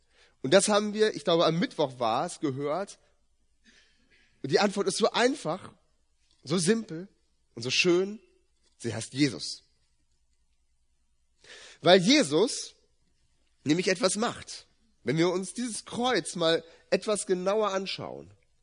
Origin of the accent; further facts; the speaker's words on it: Brazil; German is a second language; Wenn ich in Brasilien, wo ich herkomme, leben will